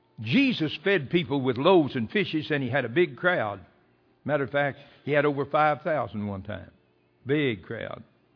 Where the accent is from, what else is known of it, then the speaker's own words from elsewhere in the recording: Booneville, Mississippi, United States; We're from down in Boonville, Mississippi.